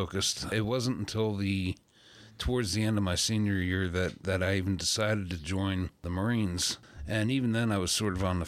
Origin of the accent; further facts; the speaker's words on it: Pennsylvania, United States; born there; No. I was born in Pennsylvania, right outside of Philadelphia.